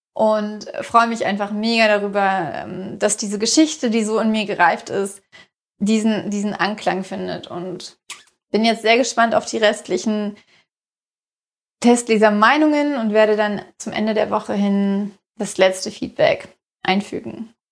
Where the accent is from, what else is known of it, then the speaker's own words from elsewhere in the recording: Berlin, Germany; aber ich komme halt aus Ost-Berlin und da sagt man 10:45.